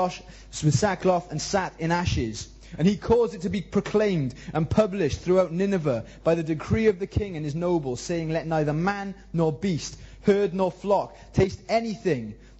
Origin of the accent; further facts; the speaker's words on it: Pontypool, Wales, United Kingdom; When I was a kid in Pontypool, there was a canal going along the back of my garden.